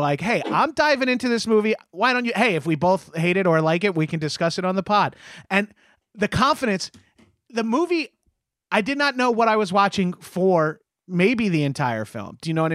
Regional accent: Texas, United States; like I'm an American from Texas.

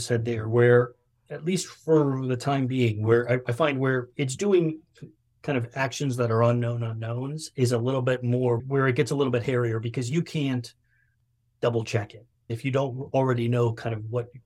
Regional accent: Chicago, Illinois, United States; born there; I'm not a huge hot dog person, although I was born in Chicago.

